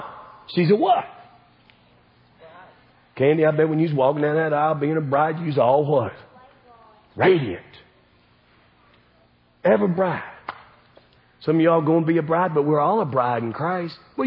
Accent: the South, United States; I'm from the South. I'm proud to be from the South. I will never be from anywhere else.

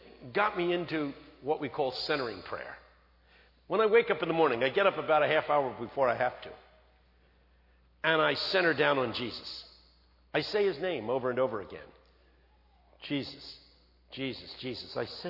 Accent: Philadelphia, Pennsylvania, United States; I grew up in West Philadelphia, which is the toughest section of the city.

